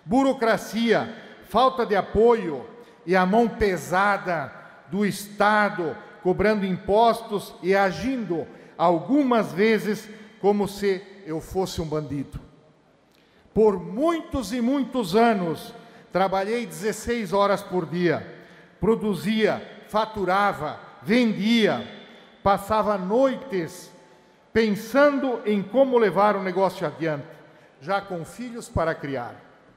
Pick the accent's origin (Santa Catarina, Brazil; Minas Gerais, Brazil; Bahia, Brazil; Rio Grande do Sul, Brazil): Santa Catarina, Brazil; Corupá; born there; sou um homem de origem simples, como a grande maioria dos catarinenses. Sou filho de agricultores e desde cedo sei a dificuldade que é ter que plantar para comer. Nasci em Corupá, na divisa com Jaraguá do Sul.